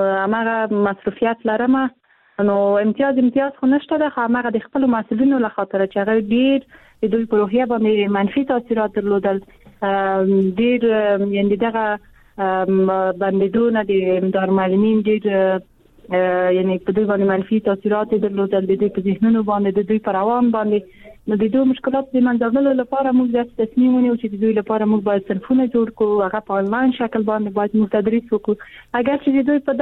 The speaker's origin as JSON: {"language": "Pashto", "country": "Afghanistan", "tie": "born there", "said": "زه په افغانستان کې پیدا شوی یم زه د افغانستان یو جلی یم"}